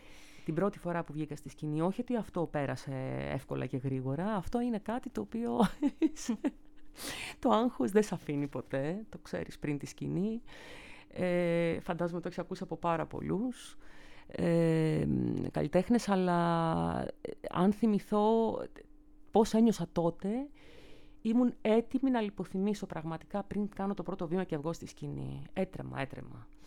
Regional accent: Larissa, Thessaly, Greece; τραγουδούσα σε χοροδία στη Λάρισα, σολιστικά κάποια πράγματα στην πόλη μου

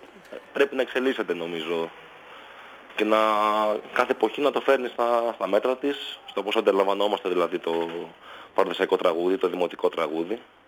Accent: Larissa, Thessaly, Greece; Εγώ στη Λάρισα γεννήθηκα και μεγάλωσα.

